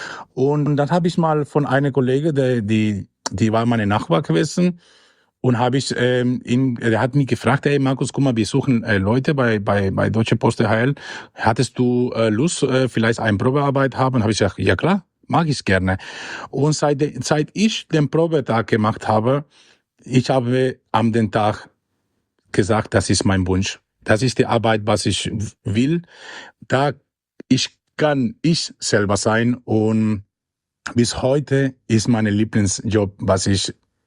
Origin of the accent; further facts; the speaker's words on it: Cuba; German is a second language; bei uns in Kuba wird immer Musik gehört, immer freundlich sein und immer gute Laune.